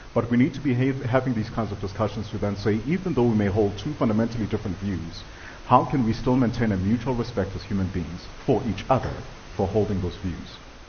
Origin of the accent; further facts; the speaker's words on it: South Africa; But in the South African context, I know that my accent is equated to my level of perceived intelligence in how it is that I command the English language.